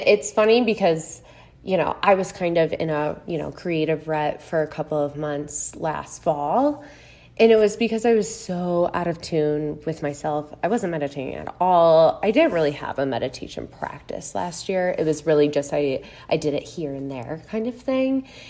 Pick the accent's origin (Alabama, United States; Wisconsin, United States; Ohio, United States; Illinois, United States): Illinois, United States; Chicago; And I'm from the Chicago area, so Midwest gal all around.